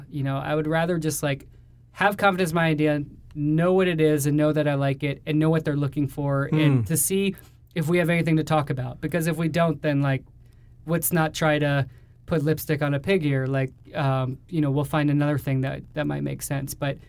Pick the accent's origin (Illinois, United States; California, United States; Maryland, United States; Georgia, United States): Georgia, United States; now in New York, United States; we're three guys from Georgia who moved to New York together, and we make animation, live action.